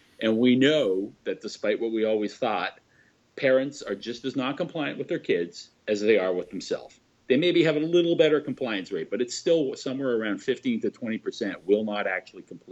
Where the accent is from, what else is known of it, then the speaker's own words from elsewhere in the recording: Toronto, Ontario, Canada; I grew up in Avellino's pool hall in Little Italy in Toronto